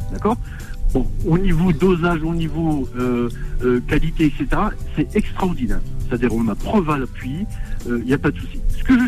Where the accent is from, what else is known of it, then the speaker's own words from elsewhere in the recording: Algiers, Algiers Province, Algeria; je suis natif d'Alger.